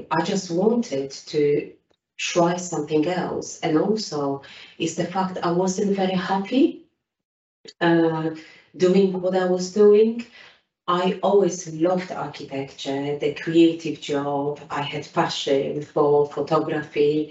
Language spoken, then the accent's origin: English; Poland; English is a second language; moved away as an adult; now in United Kingdom; So I'm coming from Poland, and why UK? I think it was the fact that I was looking for new opportunities and definitely new challenges. Coming from a small town in Poland